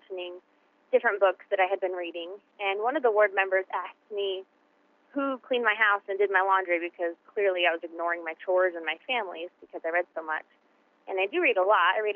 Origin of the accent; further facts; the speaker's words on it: Oregon, United States; Hi, Sister Beck. … I'm from Oregon